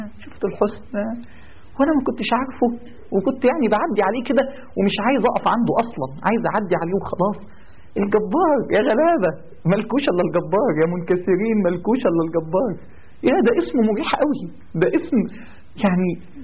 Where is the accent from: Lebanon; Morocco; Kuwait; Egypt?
Egypt; يعني عندنا في مصر ناس اسمهم